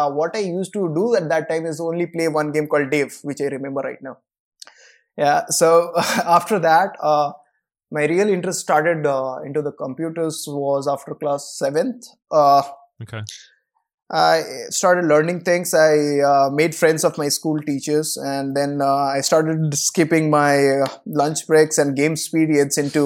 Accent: Koderma, Jharkhand, India; So my hometown is a place called Koderma in Jharkhand, and it's like surrounded by 30 kilometer of forest all around the middle of the place.

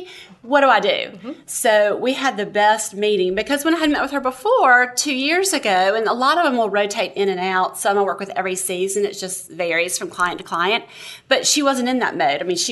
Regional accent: Greenville, United States; So basically, I'm from Greenville, and I am the mother of two children

